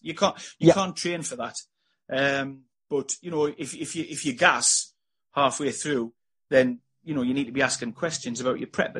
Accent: Sunderland, North East England, United Kingdom; a sports science course, a university degree course in Sunderland in my hometown.

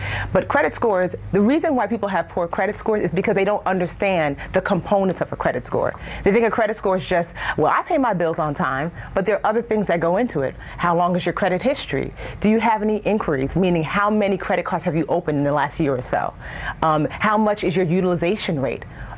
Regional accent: Nigeria; So I'm Nigerian, and so we speak in parables and stories

